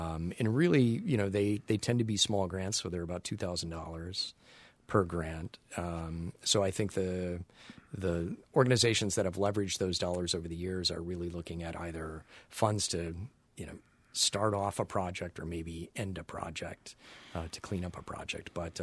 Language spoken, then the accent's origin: English; Illinois, United States; Pat, I'm from Illinois originally, too, so no worries.